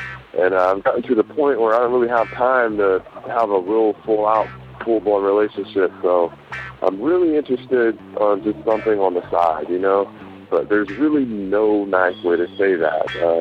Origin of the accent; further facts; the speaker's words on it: Tulare, California, United States; I'm from Tulare, California.